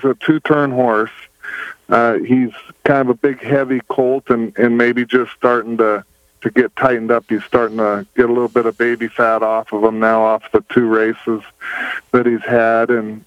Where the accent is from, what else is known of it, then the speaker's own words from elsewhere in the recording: Pacific Northwest, United States; Yeah, I mean, we're from the Northwest. It's their premier race of the year, and growing up as a kid, it's a race that, you know, you always want to try